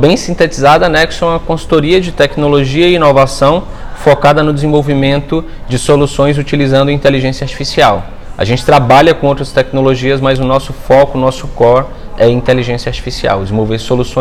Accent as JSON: {"language": "Portuguese", "town": "Salvador", "region": "Bahia", "country": "Brazil", "tie": "born or raised there", "also_born_or_lived": "Feira de Santana / Guarajuba", "said": "Eu nasci em Feira de Santana, morava em Salvador, morei boa parte da minha vida em Guarajuba, ali do lado de Salvador."}